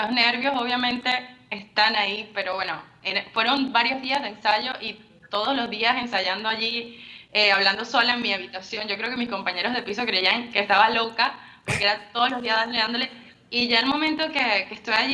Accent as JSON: {"language": "Spanish", "country": "Venezuela", "moved": "as an adult", "lives_now": "Spain", "said": "me fui de Venezuela porque a los 25 años, o sea, hace 4 años me fui."}